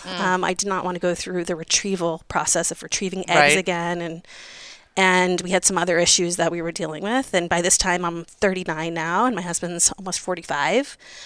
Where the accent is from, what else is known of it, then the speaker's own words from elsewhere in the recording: United States; now in Israel; I remember I wanted a private hospital and I'm an American. being in Israel.